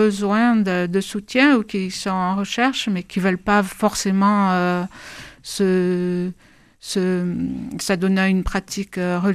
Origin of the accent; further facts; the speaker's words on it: Pyrenees, France; Voilà, j'étais des Pyrénées, j'habitais dans les Pyrénées.